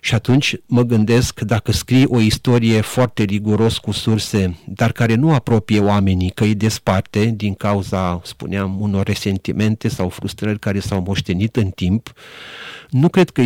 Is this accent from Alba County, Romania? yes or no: no; Reșița, Caraș-Severin, Romania; moved away as an adult; eu sunt originar din Banat, m-am născut în Banatul de Munte, într-o comunitate multietnică și multiconfesională. M-am născut la Reșița, am crescut în Banat. După care am venit la Cluj